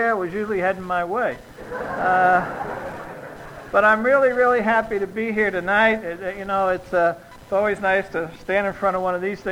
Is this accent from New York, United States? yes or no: yes; New York, United States; I'm originally from New York and grew up in one of those neighborhoods where you say, how far is it to the subway?